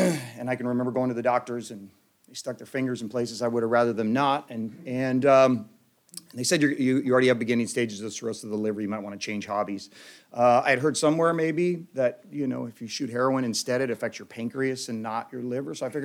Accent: San Diego, California, United States; he was from San Diego, and I grew up in San Diego

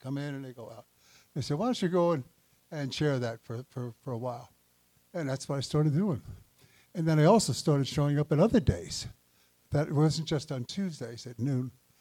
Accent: Port Townsend, Washington, United States; alcoholic. I'm also from Port Townsend, Washington, and these are some of my dearest friends here

